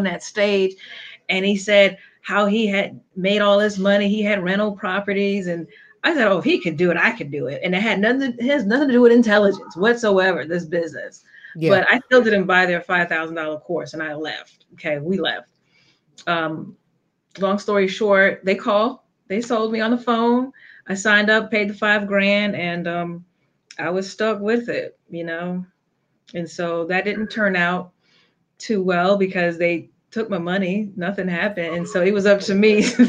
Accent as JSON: {"language": "English", "town": "New York City", "region": "New York", "country": "United States", "said": "I'm originally from New York City."}